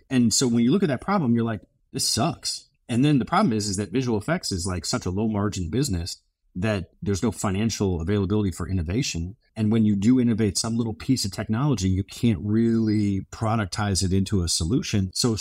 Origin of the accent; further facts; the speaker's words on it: Alaska, United States; now in Los Angeles, United States; When I got to LA, nobody would hire me for anything because I was from Alaska.